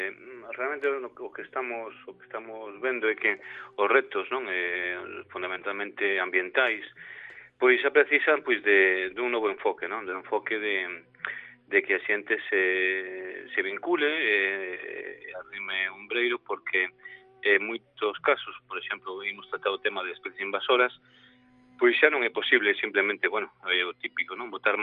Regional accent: Galicia, Spain; para nós como galegos

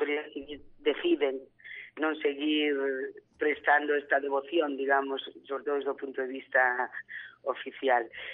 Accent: Galicia, Spain

